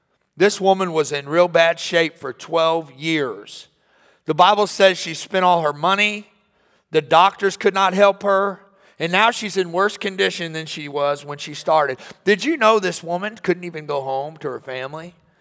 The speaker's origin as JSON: {"language": "English", "town": "Jefferson City", "region": "Missouri", "country": "United States", "tie": "born or raised there", "said": "I grew up in Jeff City, Missouri, the Jefferson City, if you're not from there, the state capital and of Missouri."}